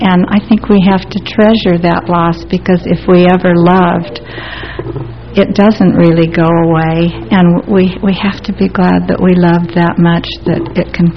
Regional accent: California, United States; She had asked, we're all from Southern California, and she had asked us if we would move to the Woodlands, Texas, north of Houston

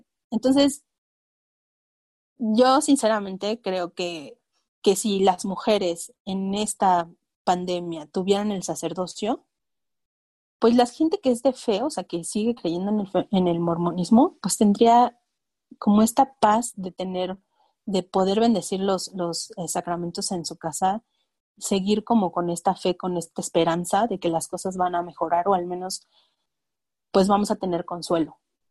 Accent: Morelos, Mexico; Y en Morelos, de donde soy, hay una en Jojutla, que me queda lejos.

